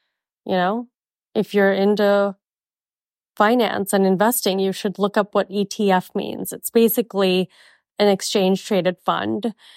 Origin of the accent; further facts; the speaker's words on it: Mumbai, Maharashtra, India; now in United States; I'm from Mumbai